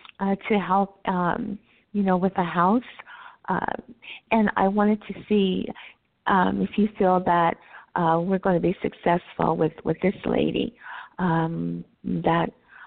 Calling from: California, United States; I'm calling from California.

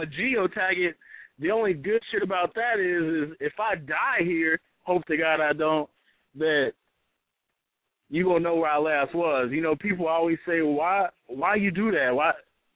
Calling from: Cincinnati, Ohio, United States; 513 Cincinnati.

